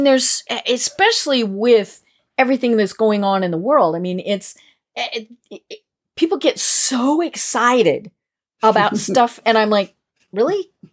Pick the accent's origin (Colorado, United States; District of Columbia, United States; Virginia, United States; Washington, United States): Colorado, United States; I'm not a beach person. You know, I grew up in Colorado.